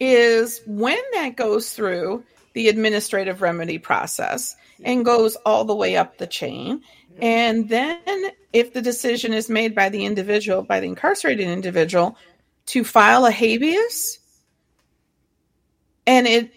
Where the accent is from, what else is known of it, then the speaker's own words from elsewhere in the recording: Ohio, United States; also born or lived in Southern US; Just kidding. I don't have an accent. I'm from Ohio.